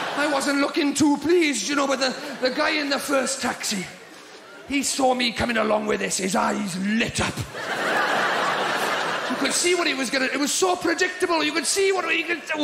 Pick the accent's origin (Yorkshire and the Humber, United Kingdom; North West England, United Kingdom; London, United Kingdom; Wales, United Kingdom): Wales, United Kingdom; I was excited. I was going abroad. I'm Welsh.